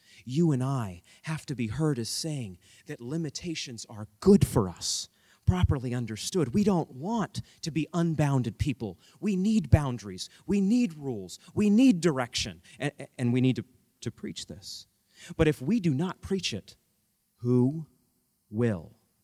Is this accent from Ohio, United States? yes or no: no; Maine, United States; Maine is my home state, I love Maine, I get misty-eyed just saying the word